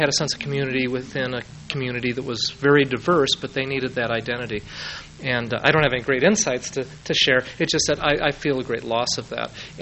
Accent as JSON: {"language": "English", "town": "Chicago", "region": "Illinois", "country": "United States", "tie": "born or raised there", "said": "But for me, growing up in Chicago, I needed the church."}